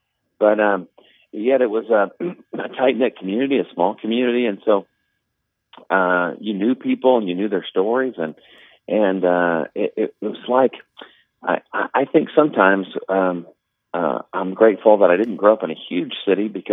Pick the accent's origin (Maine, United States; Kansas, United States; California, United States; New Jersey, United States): Kansas, United States; They just knew I was from Kansas.